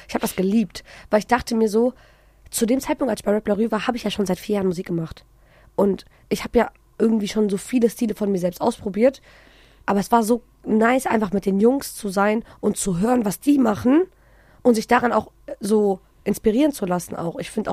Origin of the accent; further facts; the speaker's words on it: Germany; hättest du jetzt nicht gedacht, dass ich aus Deutschland komme